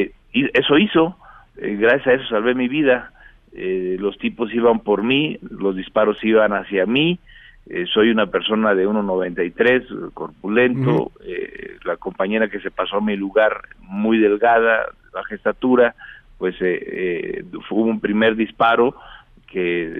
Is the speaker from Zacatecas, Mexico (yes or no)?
no; Morelia, Michoacán, Mexico; also born or lived in Tepalcatepec; Yo, aunque nací en Tepalcatepec, toda mi vida he vivido en Morelia, desde los 6 años, aquí estudié la primaria, la secundaria, la preparatoria, así es que soy más moreliano que de allá